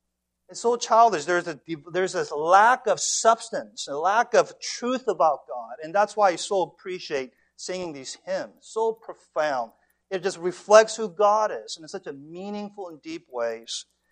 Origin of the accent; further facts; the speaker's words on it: California, United States; as a growing up in Southern California amongst a bunch of my surfing friends, we always say, man, that's so cool, that's so awesome.